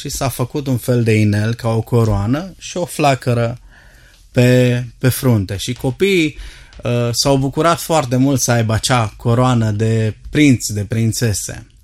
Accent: Oradea, Bihor County, Romania; born there; Chiar din Oradea. M-am născut în Oradea, într-un oraș foarte frumos, un oraș în dezvoltare.

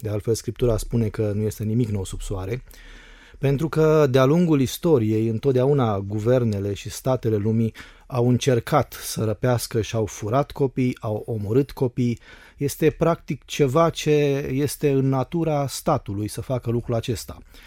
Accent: Romania; Pentru noi, ca și români, după 25 de ani, 26, într-un fel luasem o pauză.

